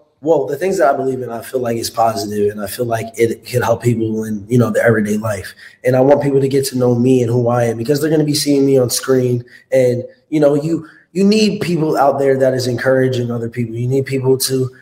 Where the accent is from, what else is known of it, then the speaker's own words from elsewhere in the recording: New York, United States; But I'm from New York, but you know, I have a lot. Grew up there.